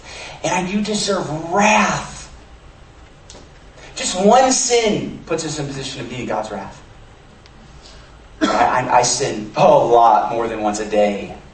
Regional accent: Rochester, New York, United States; I grew up in New York, upstate New York, Rochester. My dad, every year, we had 3 acres of land.

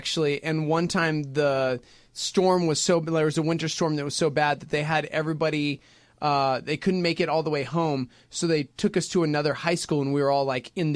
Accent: Texas, United States; Because we're from Texas, and we drove a Suburban.

